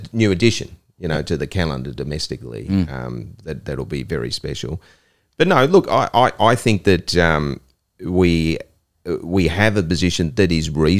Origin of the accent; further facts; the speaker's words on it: New South Wales, Australia; also born or lived in Victoria; am from New South Wales.